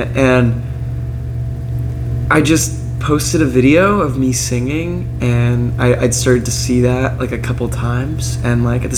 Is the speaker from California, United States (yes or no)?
yes; California, United States; Yeah, so I grew up in Northern California.